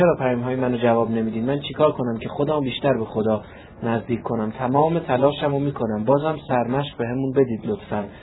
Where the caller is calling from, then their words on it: Shiraz, Fars, Iran; از شیرازم